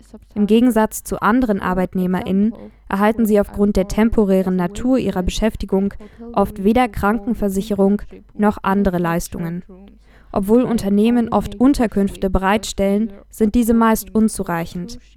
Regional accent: Georgia; Ich komme aus Georgien, wo viele Regionen vom Tourismus- und Dienstleistungssektor abhängig sind.

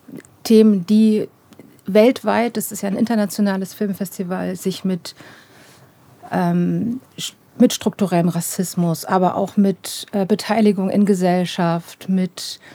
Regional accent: Dresden, Saxony, Germany; ich bin aus Dresden vor 10 Jahren aufs Land gekommen

